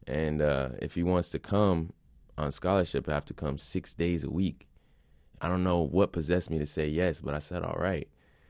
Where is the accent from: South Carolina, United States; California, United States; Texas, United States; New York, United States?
South Carolina, United States; Yeah. I mean, growing up in South Carolina, I heard two things about ballet.